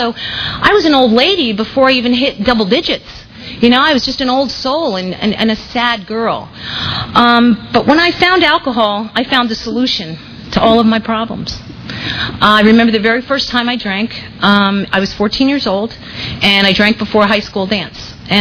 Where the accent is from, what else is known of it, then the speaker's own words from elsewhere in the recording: New Jersey, United States; I'm 47 years old. I'm originally from New Jersey. I come from an Irish Catholic family. I have two older brothers and a younger sister